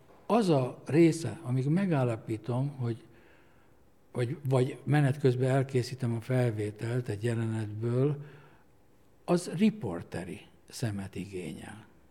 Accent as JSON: {"language": "Hungarian", "country": "Hungary", "tie": "born or raised there", "said": "amit én még gyerekkoromban láttam Magyarországon"}